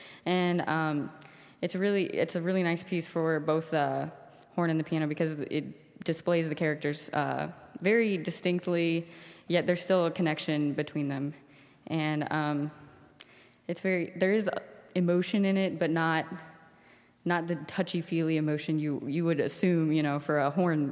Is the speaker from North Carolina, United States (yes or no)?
no; Waterloo, Illinois, United States; I'm from Waterloo, Illinois.